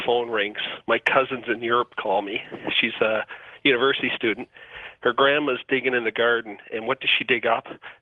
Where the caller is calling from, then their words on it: Newmarket, Ontario, Canada; I'm calling from just north of Toronto, Newmarket, Ontario.